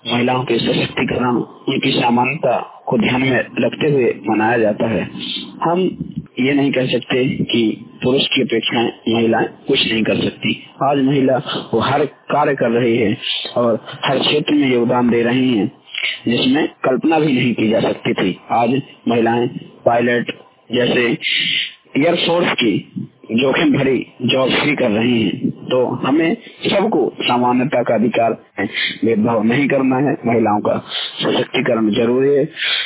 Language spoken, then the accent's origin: Hindi; Sagar, Madhya Pradesh, India; और मैं मध्य प्रदेश सागर से हूँ।